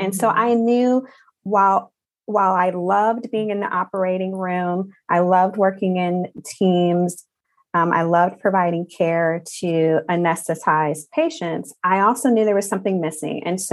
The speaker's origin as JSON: {"language": "English", "town": "Chicago", "region": "Illinois", "country": "United States", "said": "So I'm from the Chicago area originally."}